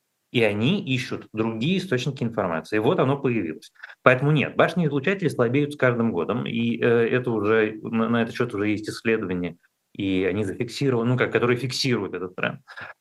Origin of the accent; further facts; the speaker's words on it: Moscow, Russia; потому что как москвич я считаю, что это отчасти заслуженно.